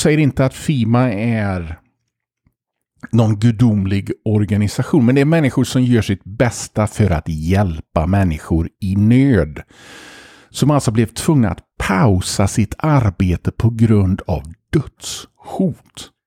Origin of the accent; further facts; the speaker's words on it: Sweden; Jag kommer ihåg när jag växte upp, även i Sverige.